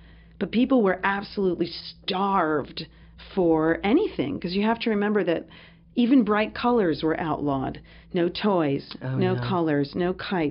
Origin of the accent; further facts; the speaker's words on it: United States; or not the idea of the clown can be abused in the same way that it has been in my own experience as an American.